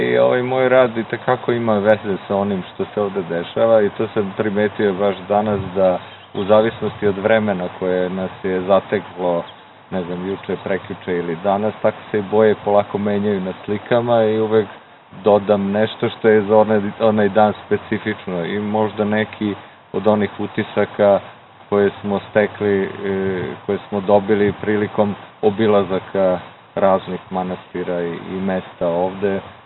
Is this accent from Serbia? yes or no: no; Budapest, Hungary; dolazim iz Budimpešte.